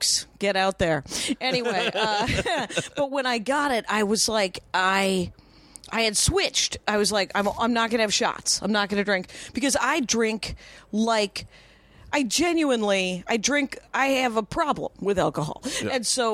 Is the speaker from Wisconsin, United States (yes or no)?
yes; Wisconsin, United States; Right, Madison, Wisconsin. And then, because I'm from Wisconsin.